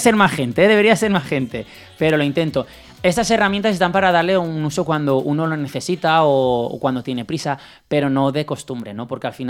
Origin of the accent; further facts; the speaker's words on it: Alzira, Valencian Community, Spain; Sí, soy de Alcira.